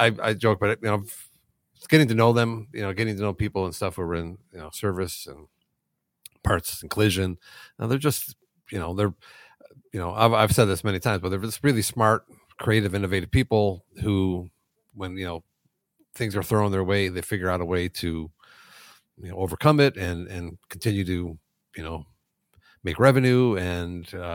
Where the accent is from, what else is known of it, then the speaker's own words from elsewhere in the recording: Detroit, Michigan, United States; And again, growing up in Detroit, you just can't escape, the industry and its influence on the city and how it kind of shaped this city for better and for worse at times.